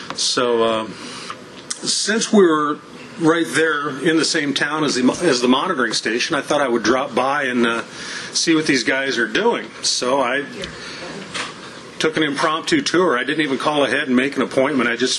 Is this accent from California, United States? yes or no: no; Kearney, Nebraska, United States; I grew up in Kearney, Nebraska, went to high school there. It was my hometown. I still consider it my hometown.